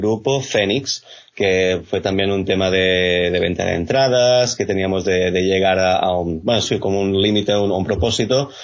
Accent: Vilafranca del Penedès, Catalonia, Spain; de Vilafranca del Penedès, cerca de Barcelona.

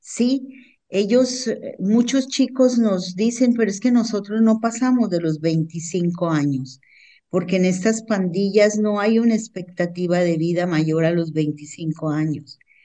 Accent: Colombia; born there; yo nací en Colombia

